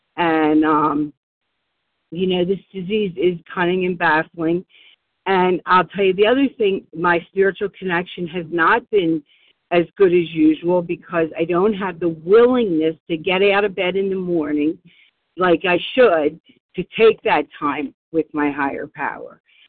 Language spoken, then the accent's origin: English; Warminster, Pennsylvania, United States; I'm from Warminster, Pennsylvania.